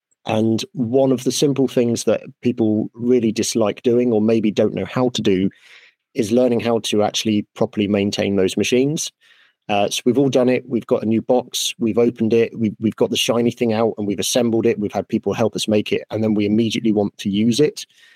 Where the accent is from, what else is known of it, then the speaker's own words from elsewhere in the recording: United Kingdom; I'm a woodworker from Great Britain.